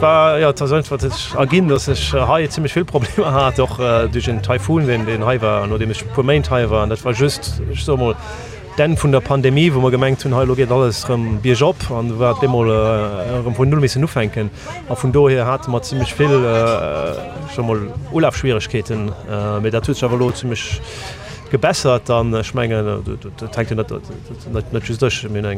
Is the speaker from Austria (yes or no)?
no; Diekirch, Luxembourg; moved away; Ich bin von Dickrich. Ich bin noch hier rausgegangen und hier in den Schulgang, ja, bis ich dann eben in Deutschland gegangen bin.